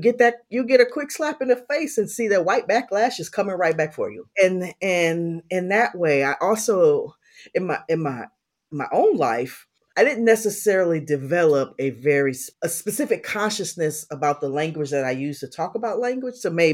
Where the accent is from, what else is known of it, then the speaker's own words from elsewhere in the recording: Toledo, Ohio, United States; so I grew up in Ohio, in Toledo, Ohio. So this is Northwest Ohio